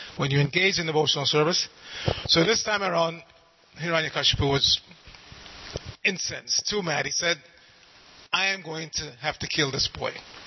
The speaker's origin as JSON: {"language": "English", "town": "New York City", "region": "New York", "country": "United States", "tie": "born or raised there", "said": "I grew up in New York City, and I had friends from different, ethnic, racial backgrounds."}